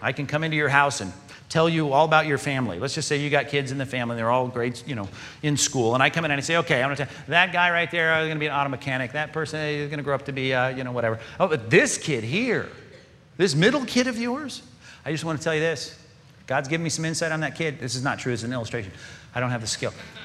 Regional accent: Long Beach, California, United States; I've told you several times I grew up in Long Beach.

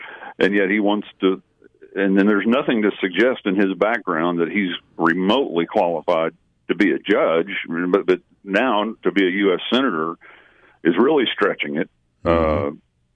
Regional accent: Alabama, United States; I consider it my home state, even though we don't live there right now.

